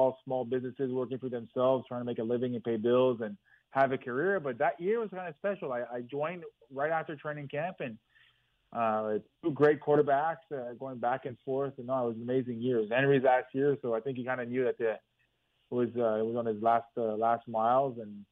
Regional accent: Montreal, Quebec, Canada; I was a kid growing up in Montreal

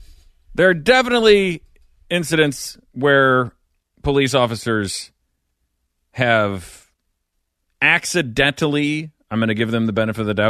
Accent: St. Louis, Missouri, United States; but I'm from St. Louis and I know the area pretty well.

